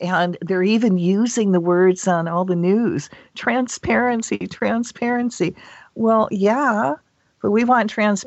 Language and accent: English; Michigan, United States; It's just, oh, sweetie, I'm from Michigan.